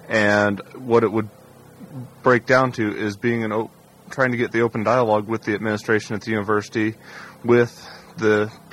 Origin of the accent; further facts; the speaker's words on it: Washington, United States; I come from Grace Harbor County. It's rural, poor Washington, and they have a great transit system